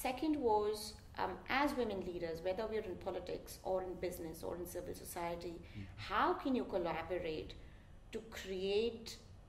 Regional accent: India; And so this was really a fight for dignity and respect, you know, that we are Indian, we are.

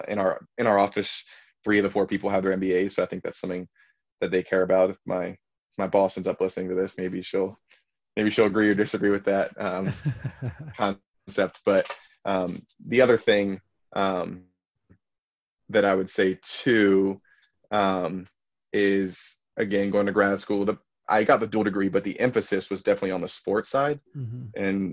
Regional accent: Massachusetts, United States; also born or lived in Virginia; And also, I'm originally from Virginia. I grew up in Massachusetts, but I was born about 35 minutes away from Charlottesville

